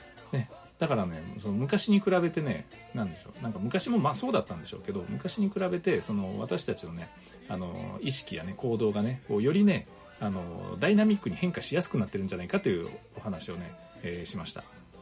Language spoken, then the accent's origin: Japanese; Nagasaki, Japan; 海外に行って、そして、まあ、そこでねどこ出身って聞かれてね、長崎って言うとね大体知ってるんですよね皆さん